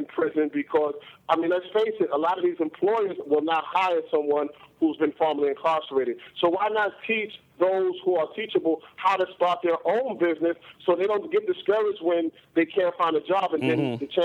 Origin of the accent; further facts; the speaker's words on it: New York City, New York, United States; Yeah, I'm from New York.